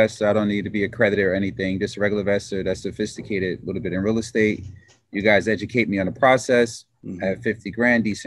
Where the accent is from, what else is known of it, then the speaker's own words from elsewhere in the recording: New Jersey, United States; I'm from New Jersey, and I just discovered the next state over in New York